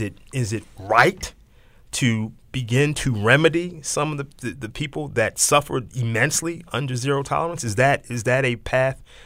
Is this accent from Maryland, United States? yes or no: yes; Baltimore, Maryland, United States; They don't know that I'm from West Baltimore, that I went to Walbrook High School.